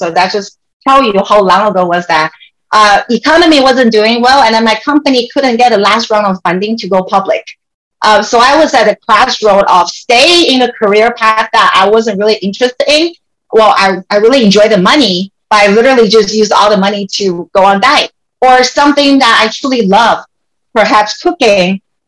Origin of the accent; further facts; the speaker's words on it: Beijing, China; I was born and raised in Beijing, China.